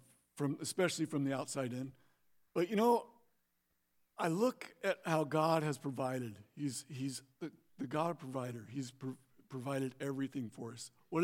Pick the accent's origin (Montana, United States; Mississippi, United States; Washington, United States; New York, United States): Washington, United States; Moses Lake; I grew up in Moses Lake most of my life. I graduated Moses Lake High School.